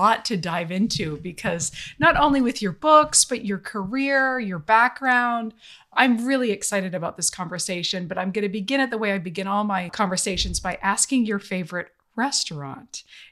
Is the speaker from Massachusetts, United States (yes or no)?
yes; Massachusetts, United States; Well, I'm from Massachusetts, so I know Maine pretty well.